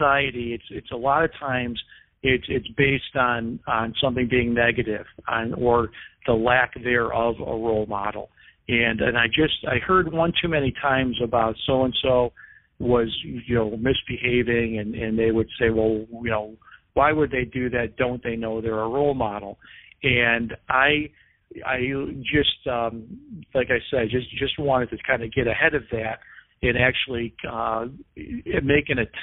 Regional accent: Cleveland, Ohio, United States; So I transferred to a Division III school in my hometown of Cleveland, Ohio, which is John Carroll University.

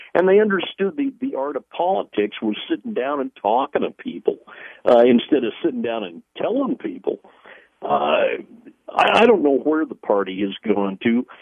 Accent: Washington, United States; I grew up out here in Washington State when Scoop Jackson and Warren Magnuson were our senators out here.

